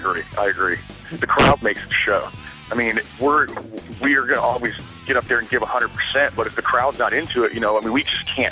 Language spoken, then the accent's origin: English; Knoxville, Tennessee, United States; like my hometown Knoxville, like we don't get a ton of shows.